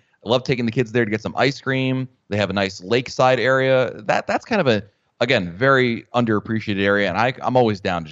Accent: Northeast, United States; I grew up in the Northeast. Mount Dora is about as close to a town in the Northeast that I can remember.

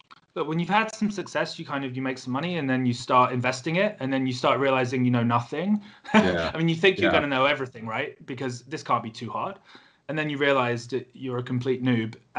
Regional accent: United Kingdom; Sure, no problem. So I'm British.

